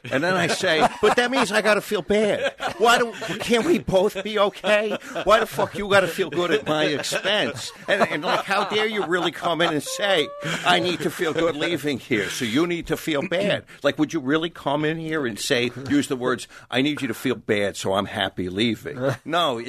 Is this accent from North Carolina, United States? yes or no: no; New York, United States; Like, I come from Long Island, Ashkenazi Jew.